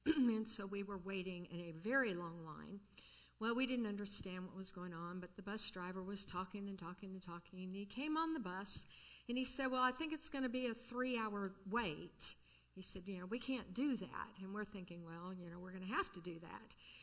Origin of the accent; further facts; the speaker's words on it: California, United States; Well, I come from California, so I know a lot about desert.